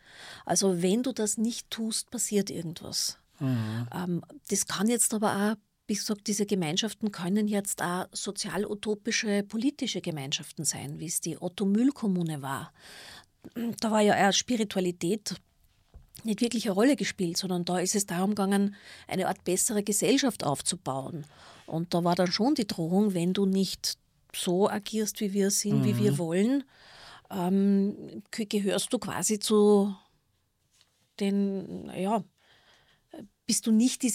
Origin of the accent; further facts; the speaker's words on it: Kirchschlag, Austria; Das ist quasi mein Heimatort Kirchschlag.